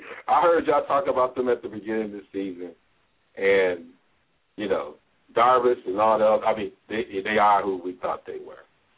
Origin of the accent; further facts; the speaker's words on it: Michigan, United States; you know, I'm from Michigan, and there's really one team I support.